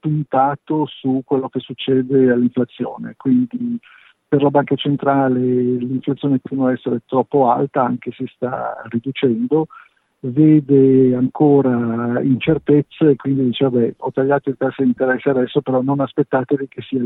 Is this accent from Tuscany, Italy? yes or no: no; Liguria, Italy; Io da buon ligure dico bene